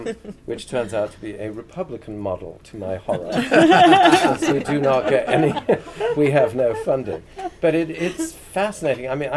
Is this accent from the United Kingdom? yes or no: yes; England, United Kingdom; when I grew up in England, pub hours were so restricted.